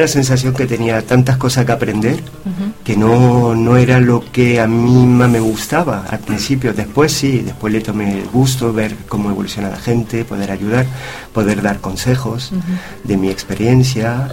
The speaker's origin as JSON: {"language": "Spanish", "town": "Córdoba", "region": "Andalusia", "country": "Spain", "also_born_or_lived": "Belgium", "said": "Primero, es de mi tierra, de Córdoba"}